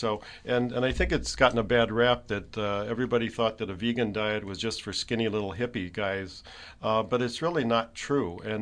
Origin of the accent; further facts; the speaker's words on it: Illinois, United States; I grew up outside Chicago, so mm-hmm. I was a Midwesterner.